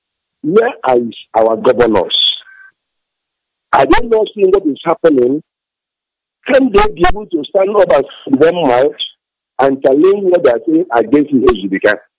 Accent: Azobu, Anambra, Nigeria; am calling from Zoo. I'm a Biafran. And I come from Azobu, in Anambra State.

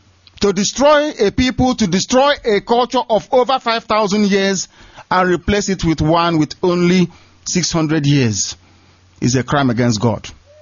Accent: Nigeria; We are not from Italy. We are not from Spain. All these places around the world is where we reside. Our home is Biafra.

